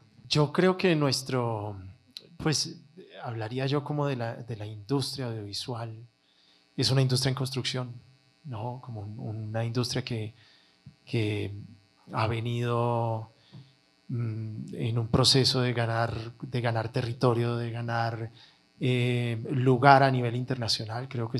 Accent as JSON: {"language": "Spanish", "region": "Antioquia", "country": "Colombia", "moved": "yes", "said": "Yo volví a Colombia hace 12 años, yo soy paisa. Me fui del país por una temporada muy larga y volví hace 12 años."}